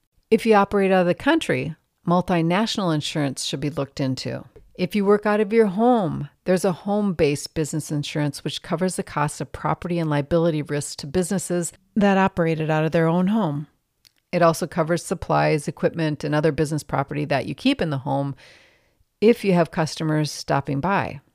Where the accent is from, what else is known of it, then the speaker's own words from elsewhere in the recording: Minnesota, United States; In my home state of Minnesota, all employers are required to provide workers' compensation insurance to all of their employees.